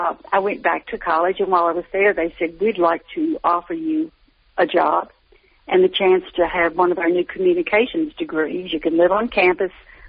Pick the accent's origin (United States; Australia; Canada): United States; Pine Bluff, Arkansas; And I had been invited there on full music scholarship when I graduated from high school in my hometown of Pine Bluff.